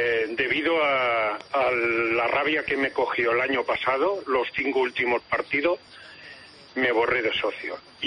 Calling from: Rubí, Catalonia, Spain; soy de Rubí.

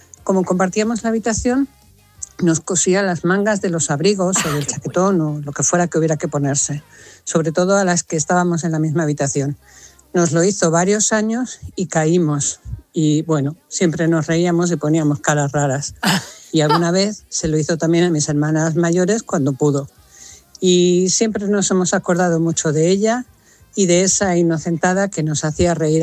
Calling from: Madrid, Community of Madrid, Spain; Buenos días … de Madrid.

